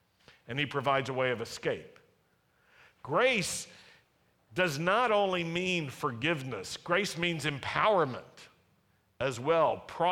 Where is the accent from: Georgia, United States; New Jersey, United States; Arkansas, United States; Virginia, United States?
Virginia, United States; Roanoke; I remember the common form it took when I was growing up in Virginia, in Roanoke, Virginia.